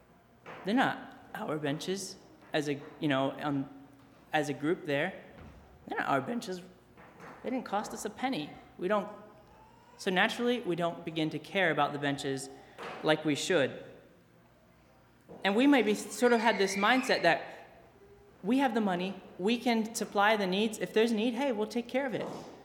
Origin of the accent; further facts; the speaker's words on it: United States; How am I, as an American, coming across, how do I relate?